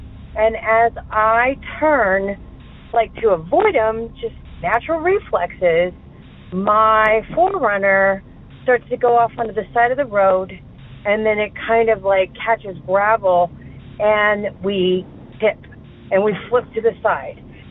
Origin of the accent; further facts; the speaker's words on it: Southwest, United States; now in Chicago, United States; I'm from Chicago, but I am originally from the Southwest.